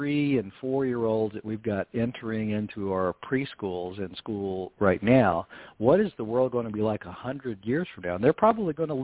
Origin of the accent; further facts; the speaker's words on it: Kentucky, United States; also born or lived in Colorado; in Kentucky, but I spent almost 20 years in Colorado.